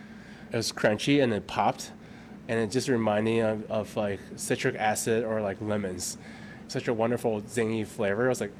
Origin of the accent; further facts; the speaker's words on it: Beijing, China; I grew up in Beijing at the end of sort of where they were still giving out rations.